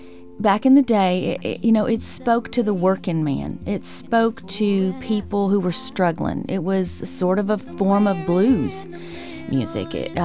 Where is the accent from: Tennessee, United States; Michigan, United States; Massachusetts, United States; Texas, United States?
Texas, United States; I was born and raised in East Texas, and I still have a house there, and I'm back and forth all the time.